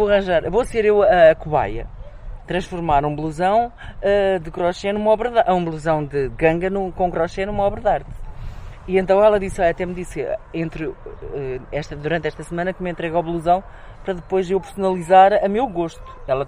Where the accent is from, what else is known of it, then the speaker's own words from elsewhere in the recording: Águeda, Aveiro, Portugal; E aqui ali no Cais das Laranjeiras, que é o sítio de eleição da Águeda, que é onde eu brinquei, onde eu cresci, ali, né?